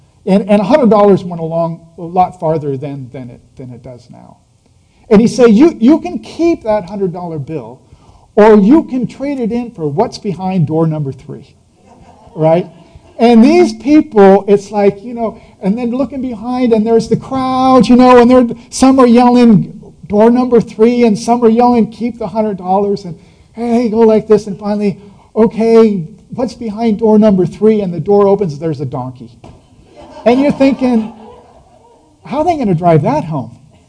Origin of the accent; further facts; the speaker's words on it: Dixon, California, United States; So I grew up in Dixon, California. I thought I could get my master's at UC Davis, which I did.